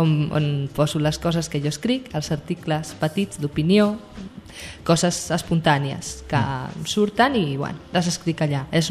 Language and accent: Catalan; Barcelona, Catalonia, Spain; now in Sant Feliu, Spain; No, jo sóc de Barcelona. Però la muntanya sempre m'ha agradat molt, sempre, de sempre. I bueno, sempre havíem volgut viure a prop o viure a la muntanya.